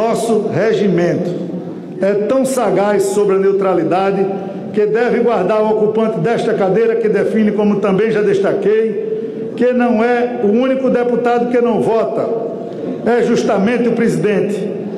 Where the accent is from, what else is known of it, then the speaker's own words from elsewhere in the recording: Alagoas, Brazil; venho de um estado pequeno, do Nordeste, a minha querida Alagoas